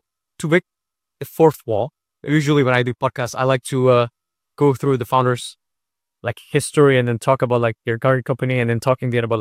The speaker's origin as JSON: {"language": "English", "country": "Indonesia", "tie": "born or raised there", "also_born_or_lived": "Israel", "said": "I grew up in Indonesia, Chinese family, Chinese immigrant parents, and I studied in Israel for 6 years."}